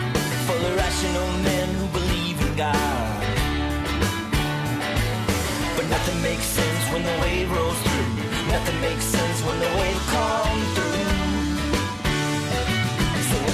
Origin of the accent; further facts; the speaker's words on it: Southern Norway, Norway; Nei, i forbindelse med at jeg kommer fra Sørlandet og...